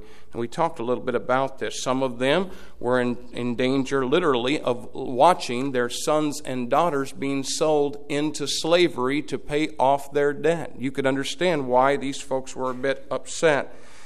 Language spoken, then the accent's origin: English; United States; And I feel like that as an American, excuse me.